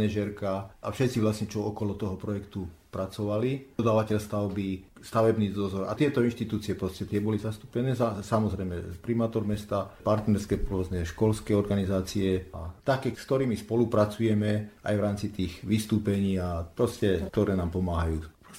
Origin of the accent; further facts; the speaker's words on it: Bánovce nad Bebravou, Trenčín Region, Slovakia; možno mám šťastie, že som priamo z Bánoviec